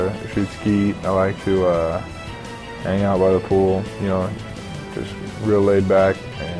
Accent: San Diego, California, United States; I grew up surfing in San Diego.

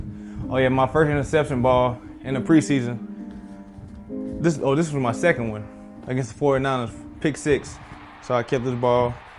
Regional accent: Port Allen, Louisiana, United States; Back home at my hometown, Port Allen, Louisiana. Got the Texans with me, brought Houston to Port Allen. Just want to show them around, show them my city, show them where I grew up. I think Port Allen is what shaped me to who I am today. It's a small town

